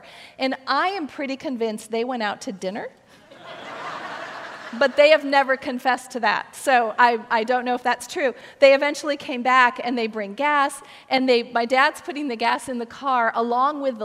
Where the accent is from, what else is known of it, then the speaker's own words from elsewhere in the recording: Ohio, United States; She went to Ohio State. I was from Ohio.